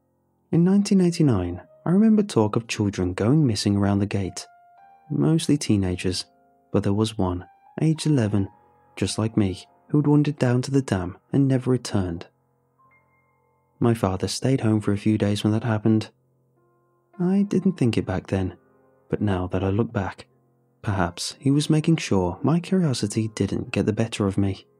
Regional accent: Pasadena, California, United States; I grew up in Pasadena, California, back in the 1980s.

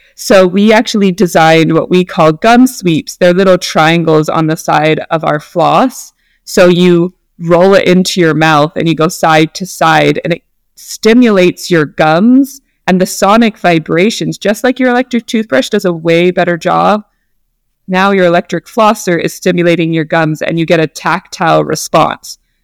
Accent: Spokane, Washington, United States; And we're from Spokane, Washington. So we really care about the earth.

